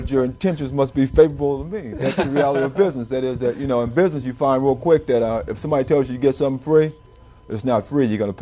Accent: Miami, Florida, United States; I grew up in Florida. I grew up in a little city, and most of you guys are probably familiar with it. It had the riots prior to the L.A. riots, the riots in Liberty City. That's the area I'm from, basically, Liberty City.

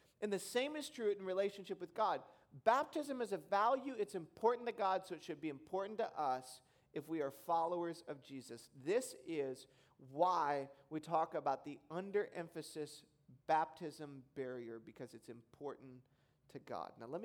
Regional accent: Detroit, Michigan, United States; now in Bay Area, United States; I've lived in the Bay Area for 5 years. I grew up in Detroit.

